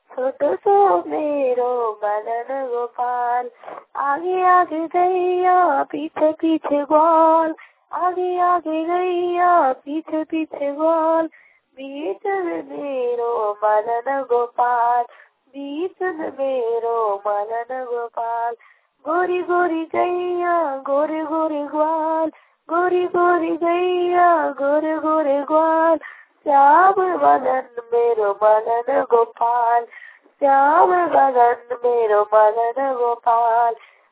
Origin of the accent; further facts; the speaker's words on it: Dhanbad, Jharkhand, India; मैं धनबाद की रहने वाली हूँ।